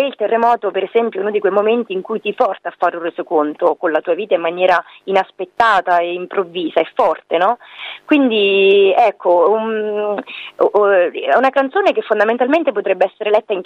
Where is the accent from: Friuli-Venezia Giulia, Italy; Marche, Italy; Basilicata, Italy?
Marche, Italy; Civitanova Marche; sono ritornata nella mia cittadina, che è Civitanova Marche, sulla costa